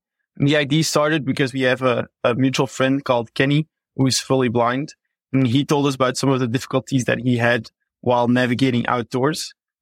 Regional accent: Belgium; now in New York, United States; we're actually from Belgium, which is a small country besides the Netherlands that also speak the same language with a different dialect. But yeah, we're all three here in New York

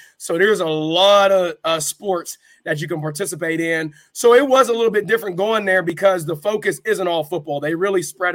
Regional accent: Farrell, Pennsylvania, United States; I grew up in Farrell, so obviously I understand the dynamics there.

